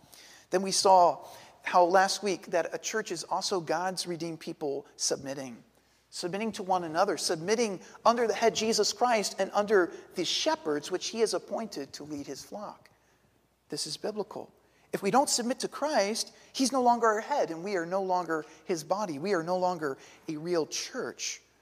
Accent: Queens, New York, United States; Well, I grew up in Queens

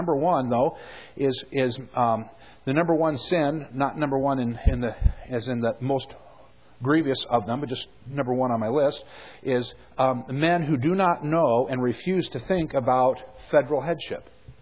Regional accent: California, United States; moved away as an adult; now in North Dakota, United States; seeing that I'm from California and that's where I was born, and I just recently moved from there, it's very much at my heart

